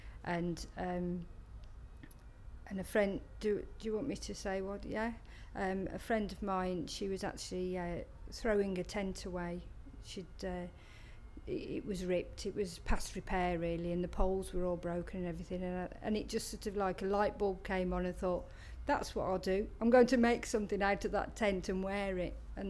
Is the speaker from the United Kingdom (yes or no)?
yes; Wolverhampton, West Midlands, United Kingdom; now in Llandudno Junction, United Kingdom; I'm 48, from Llandudno Junction in North Wales, but I'm originally from Wolverhampton.